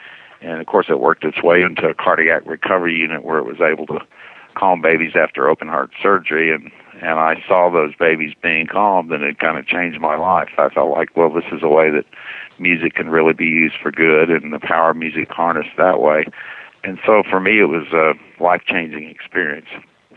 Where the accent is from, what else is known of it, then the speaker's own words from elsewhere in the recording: Muscle Shoals, Alabama, United States; I went back to my hometown in Muscle Shoals, Alabama, and got in the music business